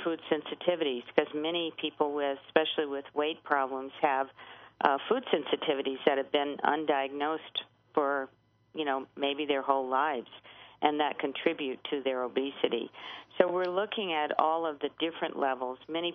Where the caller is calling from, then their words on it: Denver, Colorado, United States; I'm calling from the beautiful city of Denver, Colorado.